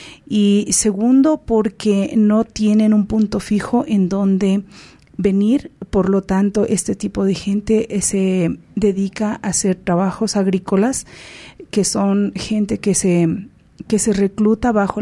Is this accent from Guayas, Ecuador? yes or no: no; Julio Andrade, Carchi, Ecuador; vengo desde la provincia del Carchi, de la parroquia de Julio Andrade